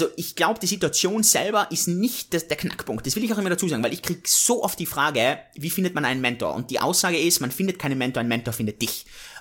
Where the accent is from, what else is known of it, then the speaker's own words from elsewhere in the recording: Austria; ich komme aus Österreich.